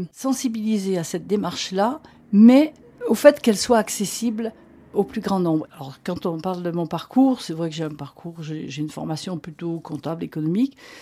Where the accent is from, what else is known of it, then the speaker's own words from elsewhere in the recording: Saint-Étienne, Auvergne-Rhône-Alpes, France; Je suis originaire de Saint-Étienne